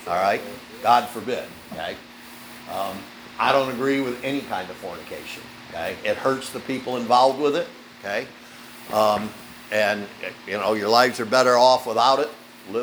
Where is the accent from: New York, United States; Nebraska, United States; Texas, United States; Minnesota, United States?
New York, United States; And, you know, I grew up in Cattaraugus County, barefoot or whatever else.